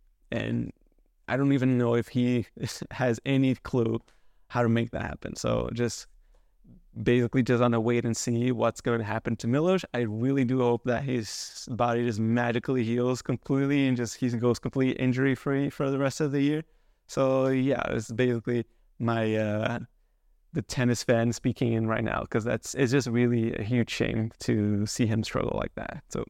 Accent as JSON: {"language": "English", "country": "Canada", "said": "it's extremely frustrating for me, especially as a Canadian."}